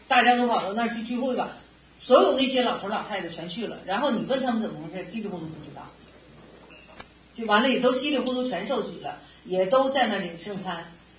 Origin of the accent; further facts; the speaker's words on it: Northeast China, China; 尤其是在我们家乡东北。